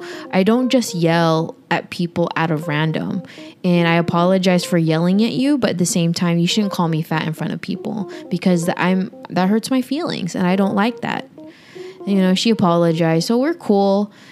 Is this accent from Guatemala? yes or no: no; Philippines; Like, I'm a Filipina, I'm 34, and I'm proud of my body.